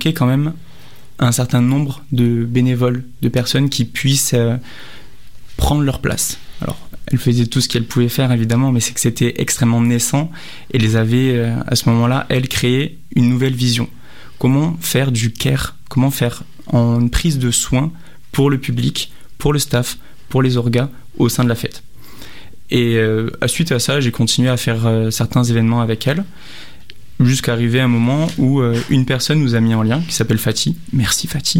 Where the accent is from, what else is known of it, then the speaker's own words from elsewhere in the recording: Marseille, Provence-Alpes-Côte d'Azur, France; j'ai 25 ans et je suis marseillais